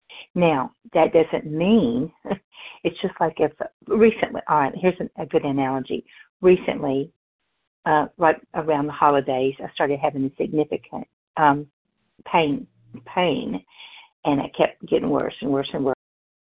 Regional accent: Tennessee, United States; and I'm from Tennessee.

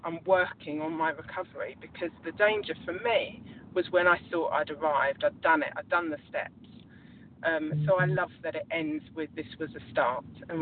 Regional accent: United Kingdom; from the UK.

